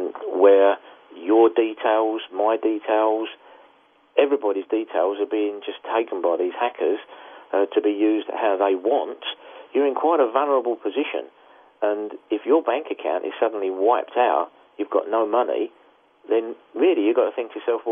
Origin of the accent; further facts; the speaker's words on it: United Kingdom; I mean, we're British. We're sort of just stiff upper lip.